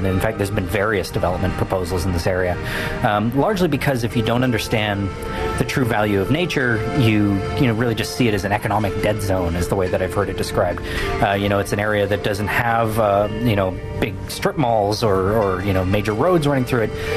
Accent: Toronto, Ontario, Canada; now in Vancouver, Canada; I was born in Vancouver. I grew up in Toronto, and I moved back here about 10 years ago or so, and had mostly lived in the East End of Vancouver and Kitsilano.

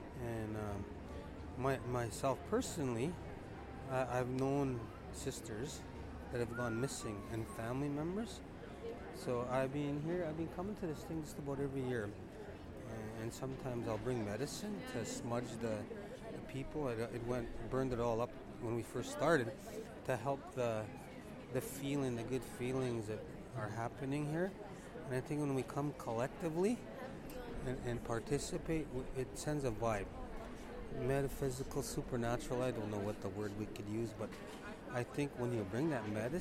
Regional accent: Saskatoon, Saskatchewan, Canada; I grew up in Saskatoon

